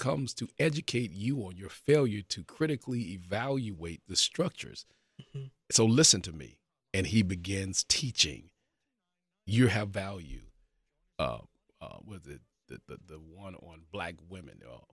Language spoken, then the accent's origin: English; Atlanta, Georgia, United States; I'm being from Atlanta, so oftentimes I'd have to fight just to get legitimacy to be in the conversation